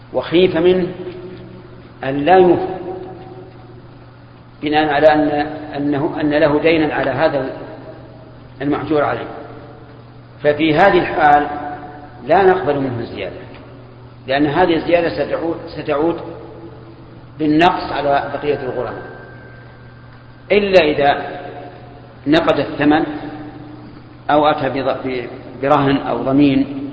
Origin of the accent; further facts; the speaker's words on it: Egypt; هذه موجودة عندنا في مصر